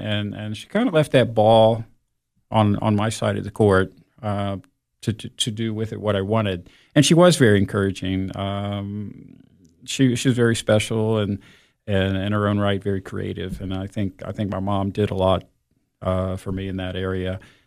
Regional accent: Ohio, United States; moved away; I'm not originally from the Upper Cumberland. I moved here in 2008, originally from Ohio. Went to Miami University, studied art there.

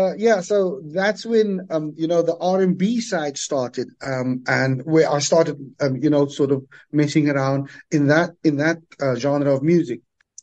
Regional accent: Cape Town, Western Cape, South Africa; Cape Town, Cape Flats, growing up in the Cape Flats, every school had the doo-wop groups and things like that.

